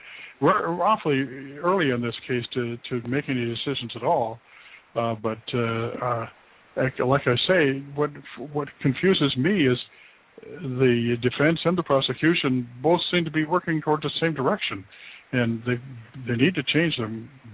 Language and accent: English; Pacific Northwest, United States; See, I'm a wrong person to talk to about this because I was brought up right here in the Northwest.